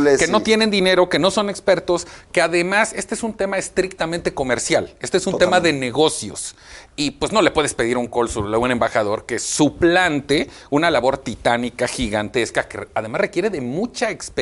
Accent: Quintana Roo, Mexico; te puedo hablar de Quintana Roo, que es de donde soy

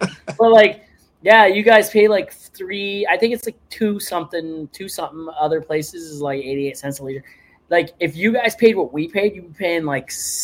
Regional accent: Toronto, Ontario, Canada; I'm from Southern Ontario, Toronto area, right? You know where Toronto is?

